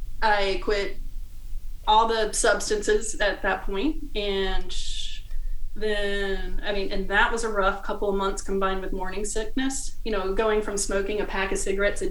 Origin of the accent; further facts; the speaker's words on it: Mebane, North Carolina, United States; North Carolina.